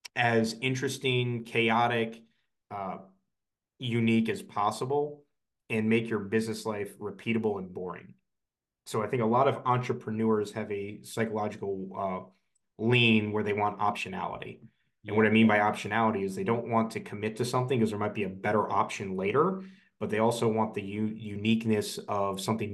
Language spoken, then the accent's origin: English; Florida, United States; Now, I grew up in Florida, so I had to Google this word as well when I first read it too.